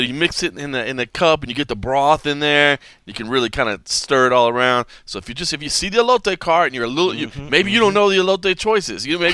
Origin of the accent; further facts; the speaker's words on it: Texas, United States; We were in Houston, my home state of Texas.